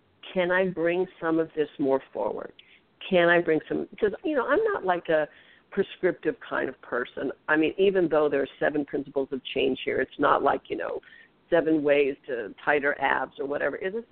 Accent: Los Angeles, California, United States; So, you know, I grew up in West Los Angeles and grew up in the same house for, you know, until I left for high school, and my parents didn't move until, you know, well after I was in college.

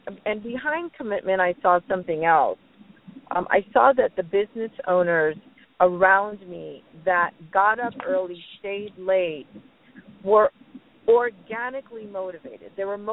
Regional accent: India; born there; I was born in India, and I've always been an entrepreneur.

